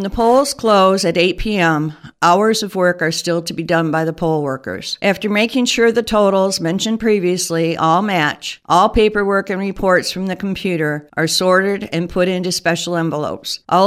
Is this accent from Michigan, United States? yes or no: yes; Oscoda, Michigan, United States; from Oscoda, and that's my point of view.